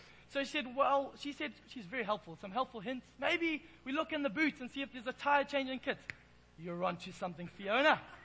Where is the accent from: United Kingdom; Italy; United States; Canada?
United Kingdom; England; Even more than that is she comes from quite a strong Afrikaans family, and I'm an Englishman.